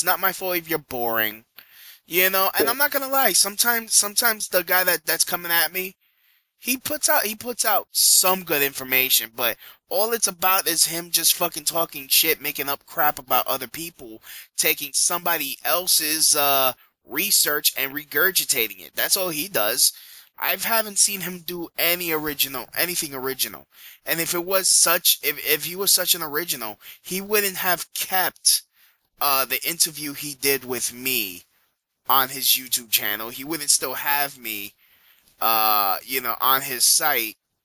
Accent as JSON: {"language": "English", "town": "Brooklyn", "region": "New York", "country": "United States", "said": "And I'm not from Jersey. I'm from Brooklyn, for fuck's sake."}